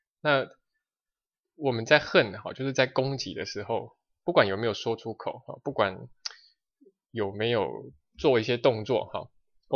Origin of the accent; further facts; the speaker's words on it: China; 就好像就是我们中国人叫做人善有人欺，马善有人骑